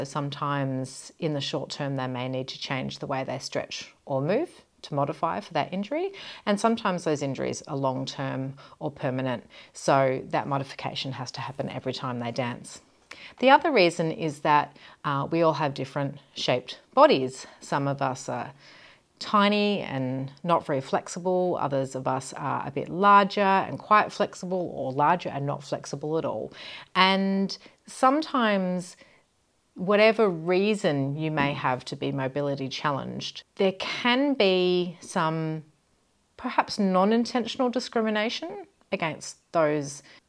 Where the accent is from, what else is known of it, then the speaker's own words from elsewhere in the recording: Australia; I am from the Dance Safe Project. I was born and raised and live in Australia.